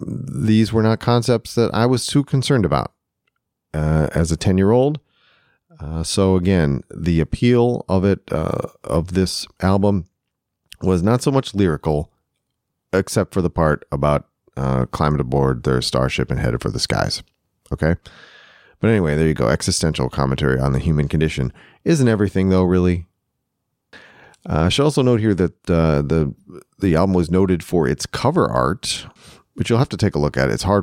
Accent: Toledo, Ohio, United States; they did stop in in the city where I lived, my hometown, Toledo, Ohio

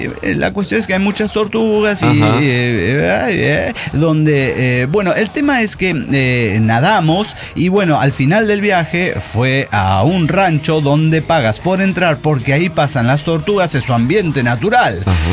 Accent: Colombia; now in Ecuador; colombiana en Ecuador.

